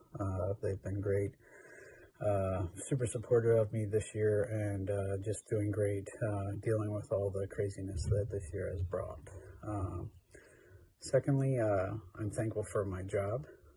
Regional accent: York, Pennsylvania, United States; I'm from York, PA, and this is what I've been most thankful for this year.

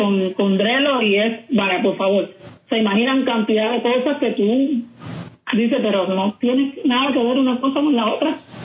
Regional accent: Santiago de Cuba, Cuba; now in Havana, Cuba; yo soy de Santiago de Cuba y vivo aquí en La Habana.

